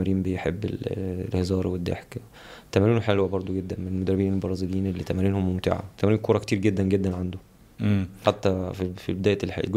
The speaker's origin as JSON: {"language": "Arabic", "country": "Egypt", "said": "اول سنه كنا اول مصريين نكون موجودين هناك"}